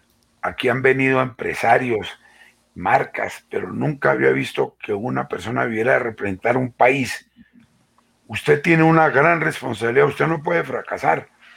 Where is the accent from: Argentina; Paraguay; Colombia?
Colombia; Boyacá; como buen boyacense. Usted sabe que en Boyacá nosotros en la política somos expertos en ese tema.